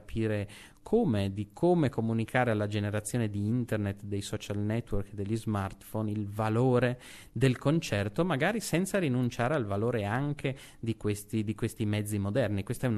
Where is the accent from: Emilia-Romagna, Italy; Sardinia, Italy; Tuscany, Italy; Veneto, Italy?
Veneto, Italy; Verona; È un luogo che da veronese, ma non solo, da appassionato della musica e della lirica, sento in maniera particolare